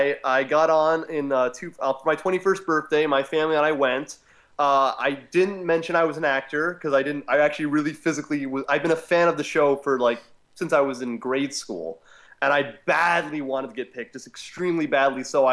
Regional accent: Littleton, Colorado, United States; I grew up in Littleton, Colorado. It's sort of the most infamous town in Colorado these days.

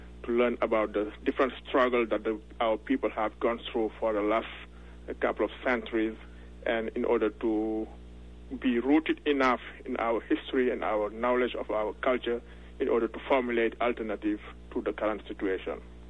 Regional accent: Senegal; So I'm from West Africa, from Senegal

